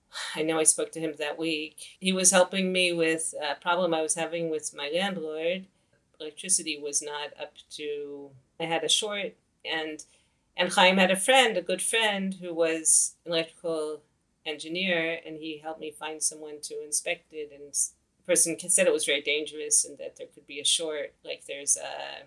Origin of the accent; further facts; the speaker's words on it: Cincinnati, Ohio, United States; moved away as an adult; now in Israel; I grew up in Cincinnati, Ohio. I moved to Israel in 1990.